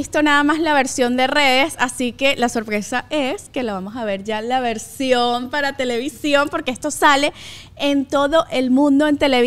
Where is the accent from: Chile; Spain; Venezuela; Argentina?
Venezuela; Montalbán, Carabobo; Yo soy de Montalbán, que tampoco.